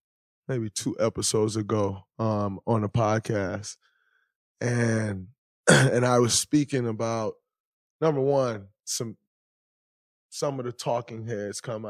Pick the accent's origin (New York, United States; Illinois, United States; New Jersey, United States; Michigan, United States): Michigan, United States; Saginaw; as opposed to me growing up in Saginaw.